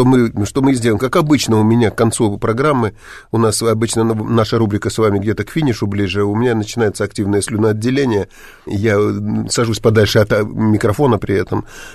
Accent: Russian Far East, Russia; now in Moscow, Russia; Я же дальневосточник, а дальневосточник ближе к кальмарам, чем Беларусь

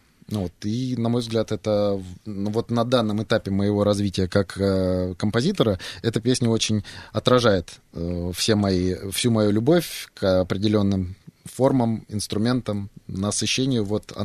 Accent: Volgograd, Volgograd Oblast, Russia; Я, получается, 34-й, если я из Волгограда, если это по названию региона.

